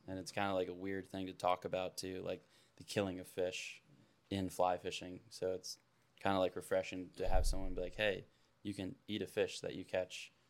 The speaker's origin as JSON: {"language": "English", "region": "Maryland", "country": "United States", "said": "we're all from Maryland"}